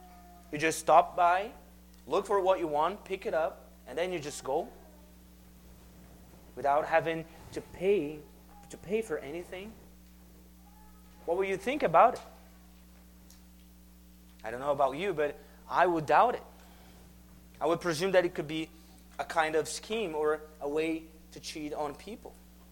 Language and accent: English; Brazil; I was born and raised in Brazil. And life back there is tough.